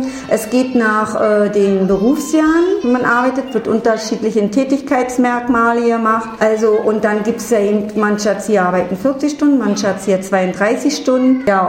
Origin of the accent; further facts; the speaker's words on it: Wusterhausen, Brandenburg, Germany; Ich komme hier aus Wusterhausen.